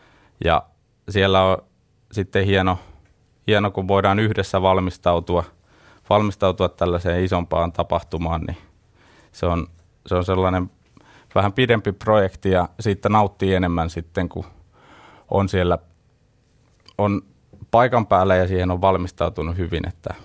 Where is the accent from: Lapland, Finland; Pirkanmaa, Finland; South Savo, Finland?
Pirkanmaa, Finland; Kiikoinen; mä oon kotoisin tuolta Saastamalan Kiikoisista, ja siellä lajivalikoima oli aika niukka, pieni paikkakunta.